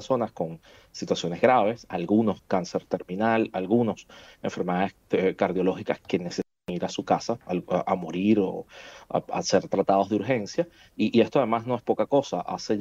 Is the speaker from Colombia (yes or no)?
no; Spain; te lo digo también como español